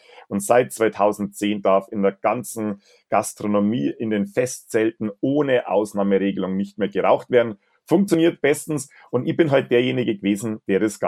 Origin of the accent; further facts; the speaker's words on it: Bavaria, Germany; Also, wie man schon merkt, ich bin ein richtiger Bayer und bin im schönen Bayern groß geworden.